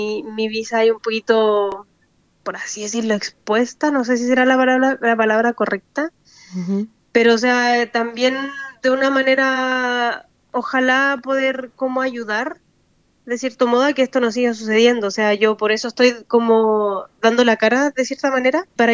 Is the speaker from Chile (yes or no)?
yes; Chile; yo soy de Chile